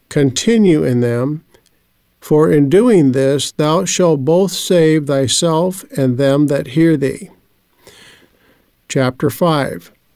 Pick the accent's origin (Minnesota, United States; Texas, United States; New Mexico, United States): New Mexico, United States; Albuquerque; I'm from Albuquerque, New Mexico.